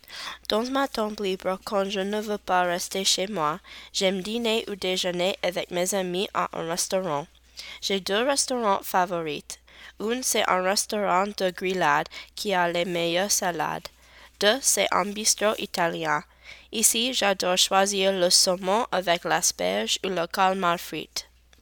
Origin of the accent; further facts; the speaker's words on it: Cincinnati, Ohio, United States; born there; French is a second language; Je suis née à Cincinnati, mais je n'ai pas grandi vraiment dans cette ville. J'ai habité et j'ai voyagé à l'étranger beaucoup.